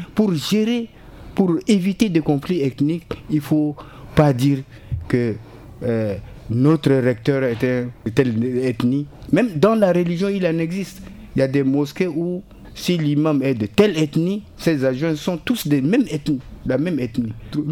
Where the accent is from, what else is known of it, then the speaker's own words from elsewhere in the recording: Central African Republic; nous sommes tous des Centrafricains.